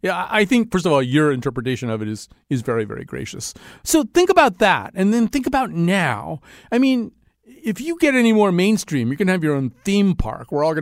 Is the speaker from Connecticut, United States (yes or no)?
yes; Connecticut, United States; I grew up in Connecticut. But, you know, in Connecticut in the 1950s and into the early 1960s, you could be an 11-year-old kid and not know what homosexuality was